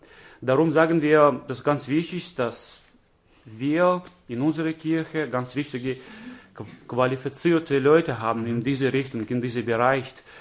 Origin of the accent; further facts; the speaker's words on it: Omsk, Omsk Oblast, Russia; German is a second language; Ich komme aus Omsk, das ist Sibirien. In Russland und ich bin 38 Jahre alt